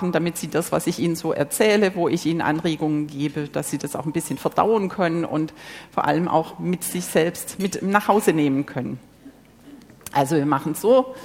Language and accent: German; Baden-Württemberg, Germany; Ich komme aus dem Schwäbischen, da sagt man das so.